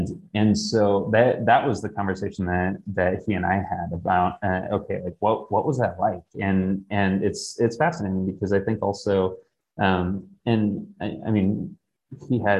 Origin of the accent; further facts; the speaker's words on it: Texas, United States; growing up in Texas in the 90s, like I mean her presence was felt